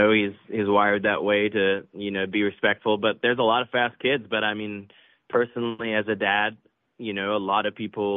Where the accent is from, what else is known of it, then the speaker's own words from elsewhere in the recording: Australia; growing up in Australia